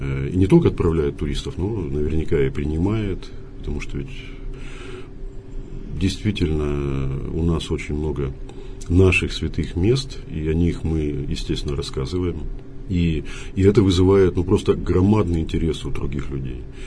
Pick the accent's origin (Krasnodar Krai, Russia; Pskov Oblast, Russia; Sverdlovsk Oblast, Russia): Sverdlovsk Oblast, Russia; Yekaterinburg; мы группа паломников из Екатеринбурга